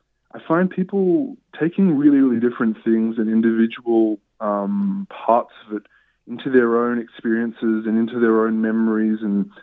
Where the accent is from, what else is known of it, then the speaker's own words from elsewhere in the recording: Canberra, Australian Capital Territory, Australia; when I was a young sort of teenager growing up in Canberra.